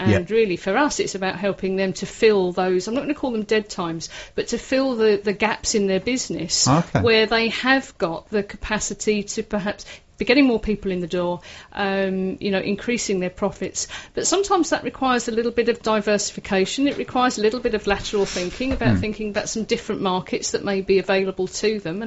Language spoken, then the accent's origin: English; Medway, South East England, United Kingdom; I mean, I'm from Medway